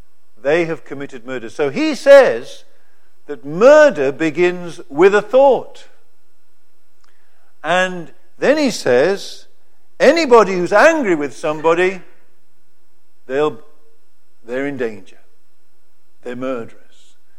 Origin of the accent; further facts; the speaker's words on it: United Kingdom; now in Singapore; As a Brit, the Brits don't regard whether the light is green or red